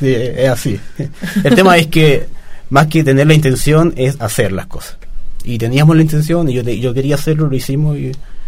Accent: Chile; Con eso nos va a cambiar la mentalidad que tenemos como chilenos.

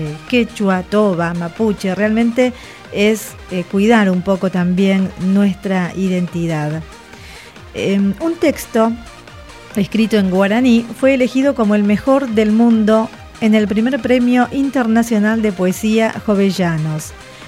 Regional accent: Buenos Aires, Argentina; nosotros como argentinos o como bonaerenses o porteños

